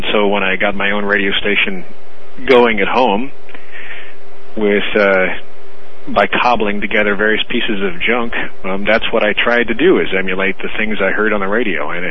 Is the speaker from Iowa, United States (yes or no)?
yes; Iowa, United States; In Iowa, in central United States. Yeah, out in rural country. Actually, we were on a farm, and living in probably the more economically backward part of the state